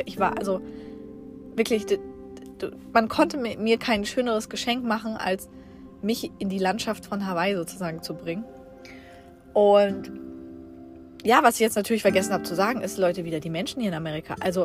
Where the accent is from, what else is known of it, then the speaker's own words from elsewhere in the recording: Germany; ja, aber nicht beruflich, ich komme aus Deutschland.